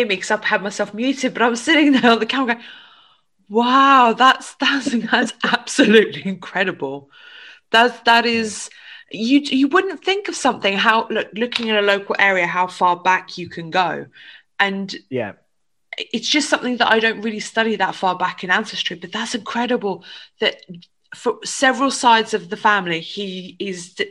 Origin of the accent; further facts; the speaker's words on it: United Kingdom; I view myself as British because that's what the culture that I was brought up with, but I was brought up in also a Polish culture. So I'm one of those people that's in between.